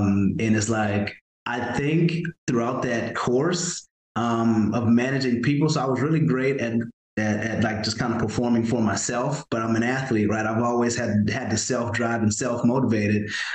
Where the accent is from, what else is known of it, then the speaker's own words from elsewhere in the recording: Louisiana, United States; also born or lived in Arkansas / Florida; So I'm from South Louisiana, right outside New Orleans.